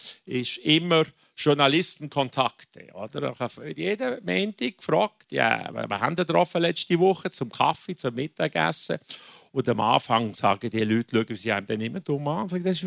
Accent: Switzerland; Damit ich in die Medien komme, als Schweizer Botschafter, muss ich interessant sein.

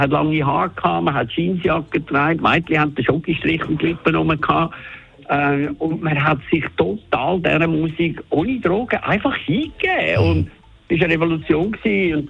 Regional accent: St. Gallen, Switzerland; ich bin in Toggenburg als Geissenbub aufgewachsen.

